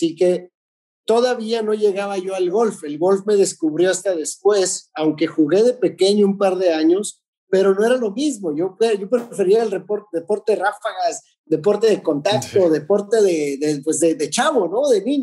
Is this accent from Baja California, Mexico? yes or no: yes; Tijuana, Baja California, Mexico; me fui a trabajar y estaba en Tijuana, en mi ciudad natal